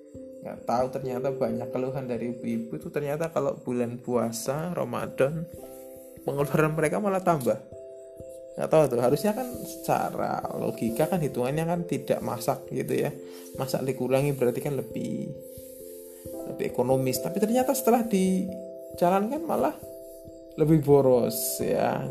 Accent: Bekasi, West Java, Indonesia; saya itu kecilnya di kota Bekasi. Itu sampai SMP, SD SMP di Bekasi.

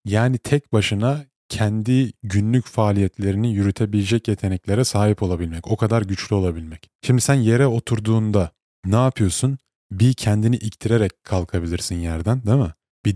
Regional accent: İzmir, Turkey; Ben İzmirliyim.

